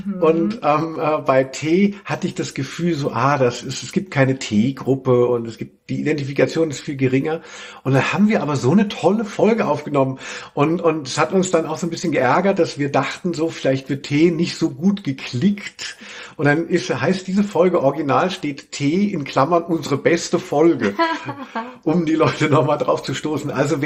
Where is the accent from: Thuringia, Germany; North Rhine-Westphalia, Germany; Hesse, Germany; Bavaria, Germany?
Hesse, Germany; wo ich herkomme, aus Hessen